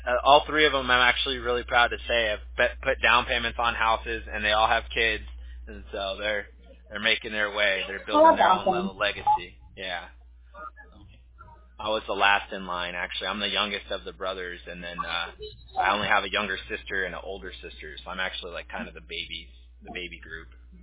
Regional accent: Huntington Beach, California, United States; We grew up in Orange County in Huntington Beach, actually.

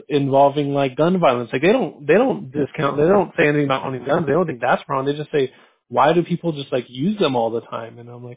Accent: San Diego, California, United States; I grew up in San Diego when San Diego was a much more different life. My dad was retired from the Navy after 22 years.

